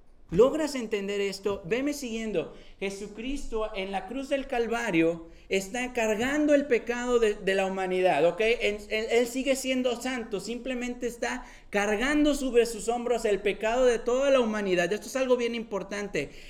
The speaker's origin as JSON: {"language": "Spanish", "region": "central Mexico", "country": "Mexico", "said": "Yo soy del centro de México, eso es lo que se come."}